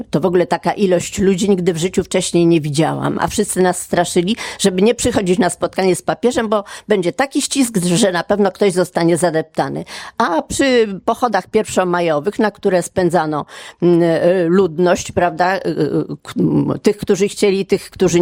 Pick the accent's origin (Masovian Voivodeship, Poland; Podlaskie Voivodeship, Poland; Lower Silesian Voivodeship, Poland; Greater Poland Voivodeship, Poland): Masovian Voivodeship, Poland; Warsaw; a ta nazwa mi wtedy nic nie mówiła, bo ja z Warszawy